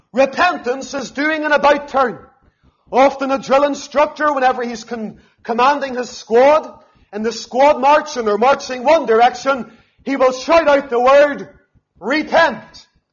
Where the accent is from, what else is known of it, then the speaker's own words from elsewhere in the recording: Lisburn, Northern Ireland, United Kingdom; growing up in Lisburn